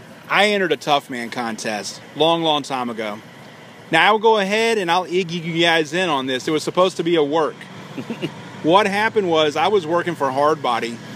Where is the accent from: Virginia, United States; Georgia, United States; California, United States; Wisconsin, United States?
Georgia, United States; Atlanta; I said, I'm from Atlanta. I said, I'm not stupid.